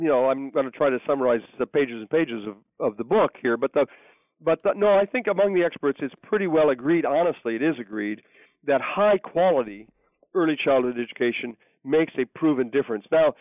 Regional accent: Port Clinton, Ohio, United States; when I was growing up in Port Clinton in the 1950s

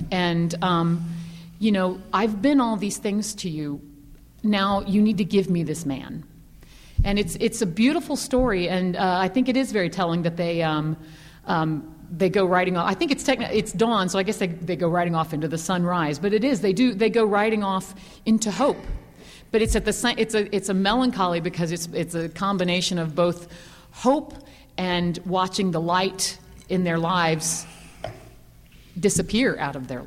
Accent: Texas, United States; And some of that is because I'm originally from Texas, and we have a lot of strong women in Texas.

